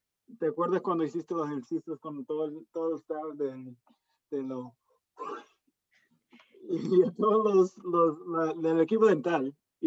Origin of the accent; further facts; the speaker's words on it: Minneapolis, Minnesota, United States; Spanish is a second language; Regresé a mi ciudad natal, Minneapolis, un par de años